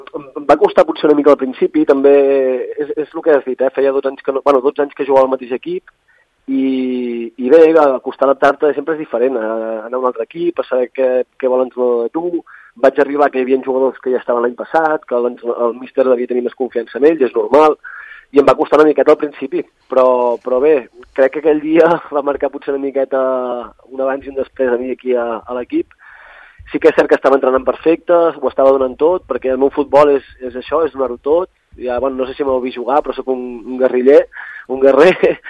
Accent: Maó, Balearic Islands, Spain; now in Ibiza, Spain; vaig néixer a Maó, soc també de les Balears

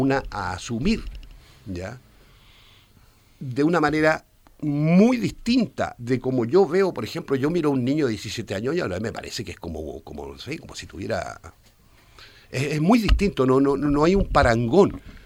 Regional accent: Concepción, Biobío, Chile; Concepción, la ciudad de donde yo vengo, es como la segunda ciudad más importante en Chile

